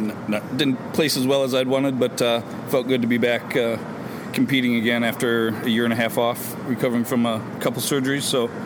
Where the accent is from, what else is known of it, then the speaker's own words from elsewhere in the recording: Ohio, United States; That's actually I doing it back in my hometown in Williams County, Ohio.